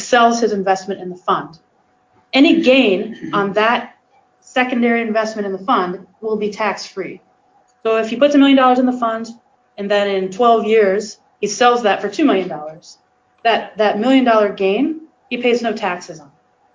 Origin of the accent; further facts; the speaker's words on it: Indiana, United States; I must admit I'm from Indiana, so I'm a Colts fan.